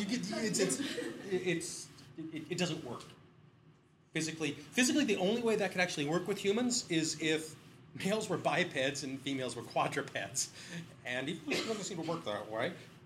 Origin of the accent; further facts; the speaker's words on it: United Kingdom; born there; can't tell by my accent. I was born in the UK